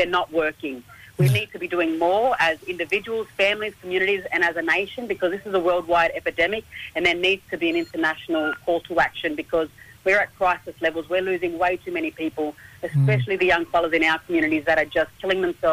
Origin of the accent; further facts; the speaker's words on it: Sydney, New South Wales, Australia; now in Brisbane, Australia; Well, I'm born and raised in Redfern, represent South Sydney.